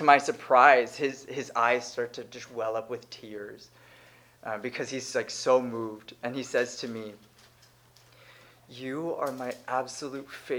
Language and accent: English; Texas, United States; I definitely don't speak Korean. I'm definitely not from Korea. I definitely speak English, and I'm from Texas."